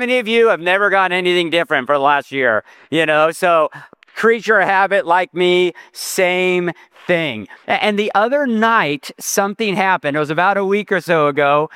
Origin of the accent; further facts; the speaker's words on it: Temecula, California, United States; I'm from Temecula, California.